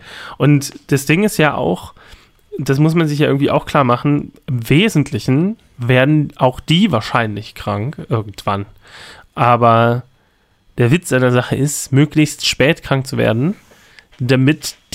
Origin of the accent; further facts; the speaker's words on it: Germany; wir als Deutsche, da relativ gelassen drauf gucken können, weil wir es noch im Griff haben